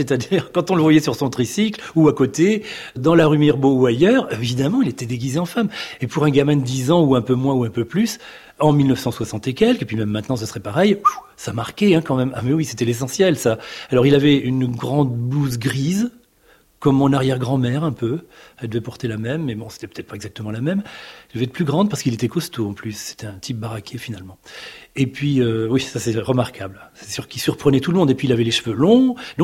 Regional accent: Bourges, Centre-Val de Loire, France; Quand j'étais petit, j'étais à Bourges. Et quand j'étais petit, c'était dans les années 1960 et quelques. Donc imaginez qu'en 63, j'avais 10 ans.

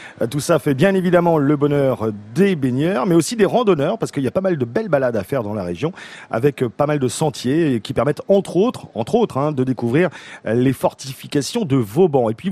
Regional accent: Rennes, Brittany, France; born there; je suis né à Rennes, je suis un pur beurre.

